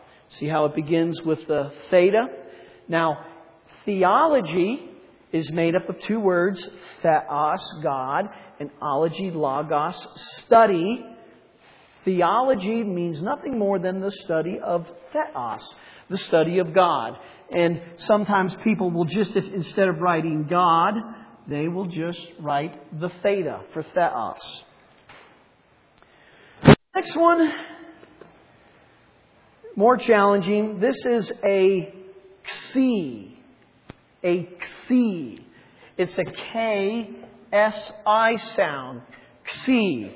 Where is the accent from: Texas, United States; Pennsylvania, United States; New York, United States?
Pennsylvania, United States; Reading; I came from Pennsylvania, and of course, the baseball team is the Philadelphia Phillies, and they have a P on the front of their hat. Well, I lived in a town near Philadelphia. It was called Reading.